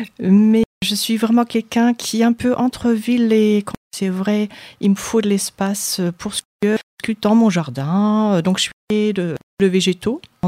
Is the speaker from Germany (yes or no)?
yes; Germany; French is a second language; Donc, je suis née en Allemagne, je suis donc allemande.